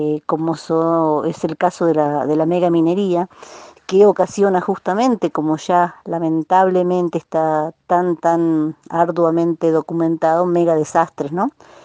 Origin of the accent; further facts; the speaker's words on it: Neuquén, Argentina; nosotros, los que somos neuquinos, neuquinas